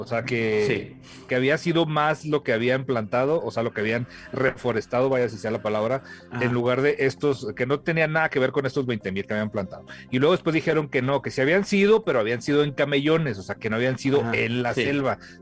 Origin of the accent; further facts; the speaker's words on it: Chihuahua, Mexico; aunque sea porque somos de Chihuahua y no tenemos idea de cuántos son